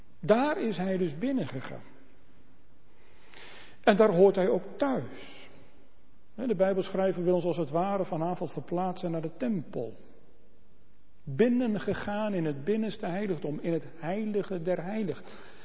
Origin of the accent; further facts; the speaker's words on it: Harderwijk, Gelderland, Netherlands; ik ben opgegroeid in Harderwijk en ook gestaan op Urk.